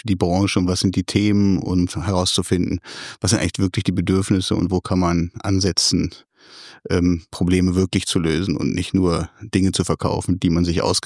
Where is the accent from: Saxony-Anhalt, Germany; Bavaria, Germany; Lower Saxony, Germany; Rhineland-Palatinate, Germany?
Lower Saxony, Germany; now in Esslingen, Germany; Aus der Nähe von Celle, aus Niedersachsen.